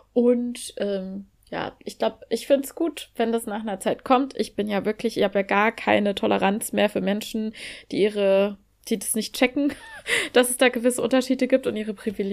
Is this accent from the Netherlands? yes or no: no; Ilmenau, Thuringia, Germany; Und das war schon auch bei uns in Ilmenau auch so. Also bei mir war wahrscheinlich schon irgendwie die Facetten, also es war facettenreicher, wie man aufgewachsen ist.